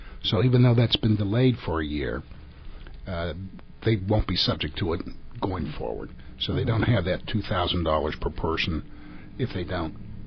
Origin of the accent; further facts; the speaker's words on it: Fairmont, West Virginia, United States; Moved back to West Virginia because I'm from West Virginia. I'm from the Fairmont area.